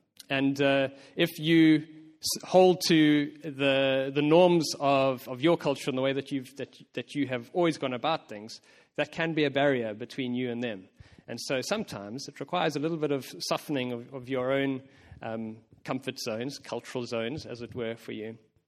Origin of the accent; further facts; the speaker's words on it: South Africa; moved away; also born or lived in Singapore; one thing that I realized when I moved away from South Africa, my native South Africa, where I grew up, into a new culture, and funnily enough, Chelsea and I moved from South Africa to Singapore previously.